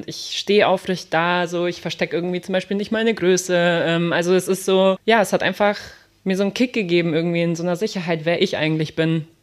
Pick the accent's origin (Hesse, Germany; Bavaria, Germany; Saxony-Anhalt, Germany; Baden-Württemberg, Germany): Bavaria, Germany; Munich; Ich bin ja auch noch in München groß geworden